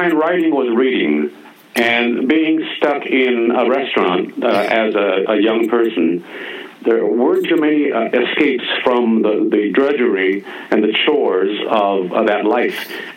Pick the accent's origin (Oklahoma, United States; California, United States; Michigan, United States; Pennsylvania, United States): California, United States; Oakland; I was born and raised in the Oakland area. Born in Alameda, raised in Oakland, and then college in San Francisco at San Francisco State.